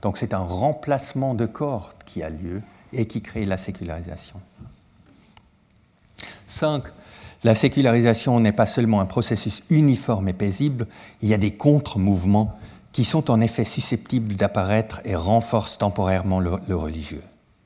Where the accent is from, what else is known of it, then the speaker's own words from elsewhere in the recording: German-speaking Switzerland, Switzerland; Suisse alémanique, moi je suis suisse alémanique